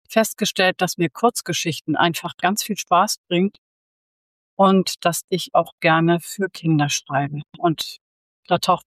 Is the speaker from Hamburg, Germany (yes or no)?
yes; Hamburg, Germany; ich komme aus Hamburg.